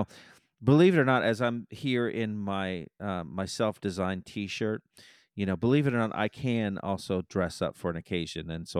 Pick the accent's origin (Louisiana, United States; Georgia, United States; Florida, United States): Florida, United States; Miami; Now, I'm from Miami, but I had never, up to that point, I had never gone to a Pride parade in Miami.